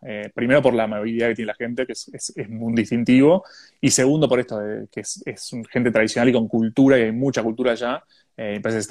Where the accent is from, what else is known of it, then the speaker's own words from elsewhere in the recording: Buenos Aires, Argentina; sobre todo lo que somos de Buenos Aires, bajar un poquito, tener un poco más de tranquilidad y de paz.